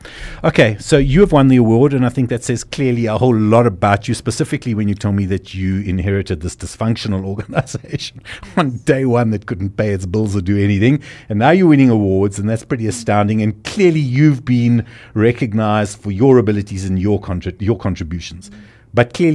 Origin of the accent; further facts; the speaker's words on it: Cape Town, Western Cape, South Africa; I'm Capetonian, man.